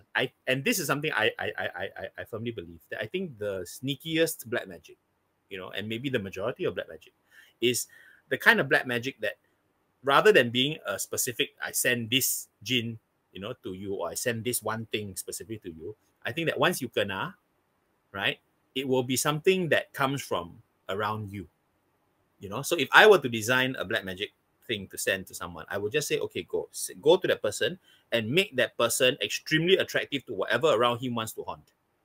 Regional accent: Singapore; To be very frank, growing up in Singapore, in Asia in general, you know, I think, you know, to be cursed is a lot more rational than mental health.

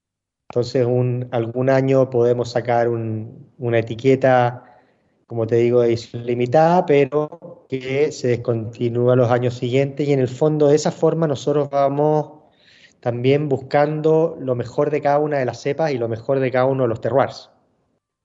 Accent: Chile; Después trajimos, como somos chilenos, trajimos un Sauvignon Blanc de Chile, de Casablanca.

